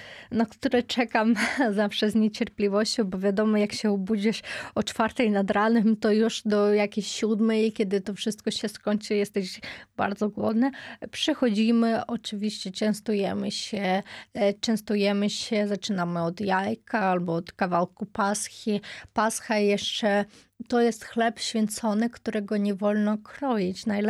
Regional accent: Ukraine; W tym regionie, z którego ja pochodzę, a pochodzę z centrum Ukrainy, nie było takiej tradycji.

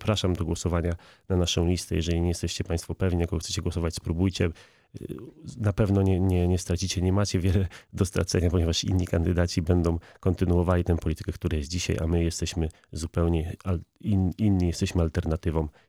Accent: Wrocław, Lower Silesian Voivodeship, Poland; jestem wrocławianinem od urodzenia. Tu się urodziłem, tu się wychowałem, tutaj skończyłem studia.

